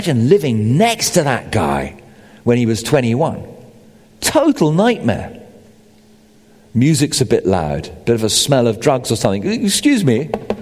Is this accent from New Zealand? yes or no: no; United Kingdom; I mean, I am British. I'm a man.